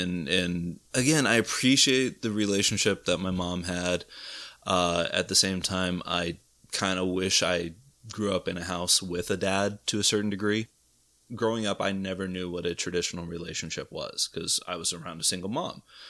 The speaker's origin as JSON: {"language": "English", "town": "Tucson", "region": "Arizona", "country": "United States", "tie": "born or raised there", "said": "So growing up in Tucson, one of the big issues that I had out there was, even though, yes, it is a very democratic town, it also is still very conservative."}